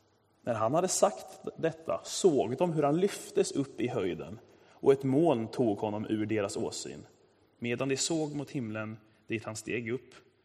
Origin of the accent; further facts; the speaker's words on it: Östergötland, Sweden; accent: Östergötland dialect; eller att min östgötska liksom smiter igenom